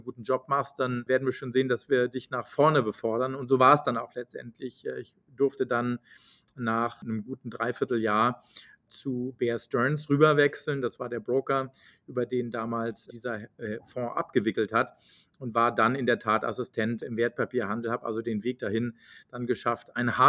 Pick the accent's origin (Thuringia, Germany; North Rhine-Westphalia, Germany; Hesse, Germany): Hesse, Germany; Schlüchtern; moved away; Also ich bin in der Gegend von Frankfurt aufgewachsen, in Schlüchtern, in Osthessen, und bin dann quasi von der Schule runter, bin nach Düsseldorf gezogen